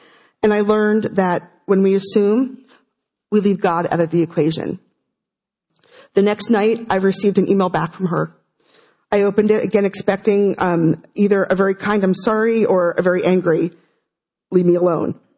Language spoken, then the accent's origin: English; New Jersey, United States; also born or lived in Fairfield, Connecticut; I was born on August 15th, 1970 in Fairfield, Connecticut. I was adopted through Catholic Charities, possibly in Danbury, Connecticut. I was adopted by a wonderful family in New Jersey where I was the youngest of 8 children.